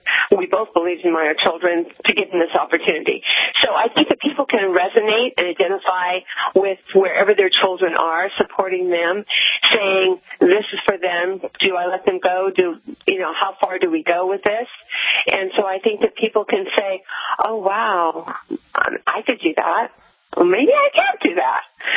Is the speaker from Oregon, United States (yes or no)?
no; Grass Valley, California, United States; she had lived in my hometown up north in Grass Valley for a number of years after I had left